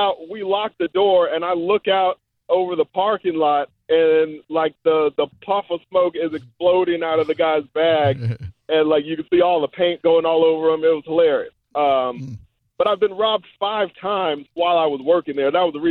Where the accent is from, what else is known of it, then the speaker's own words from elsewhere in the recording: Georgia, United States; And so I'm from Georgia. I'm in this place called Stone Mountain Memorial Drive